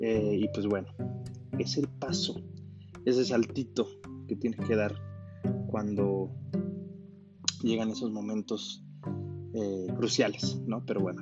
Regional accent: Mexico City, Mexico; born there; now in Guadalajara, Mexico; mis papás son de Chiapas, ¿no? Yo nací en Ciudad de México y, pues bueno, todas las vacaciones que puedo, siempre que puedo, voy a Chiapas porque ahí viven mis abuelos, mis papás viven conmigo en Ciudad de México. Paréntesis, hoy en día ya vivo en Guadalajara

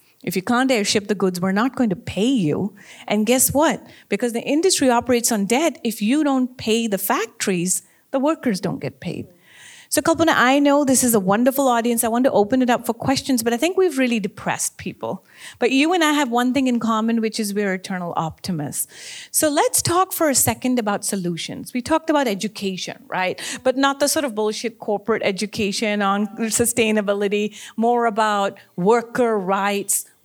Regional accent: Pakistan; a third of my home country has been underwater. I'm from Pakistan.

